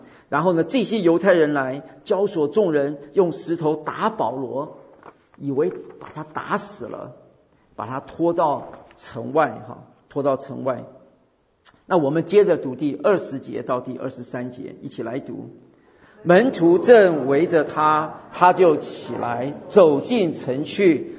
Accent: China; 我们是中国人

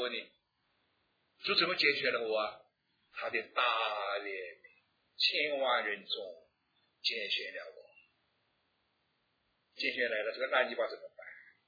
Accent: China; 我们中国人有这么多，13亿14亿人口

